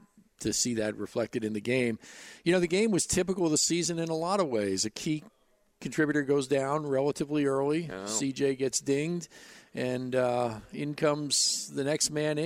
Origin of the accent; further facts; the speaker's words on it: Yonkers, New York, United States; born there; I was born in Yonkers, New York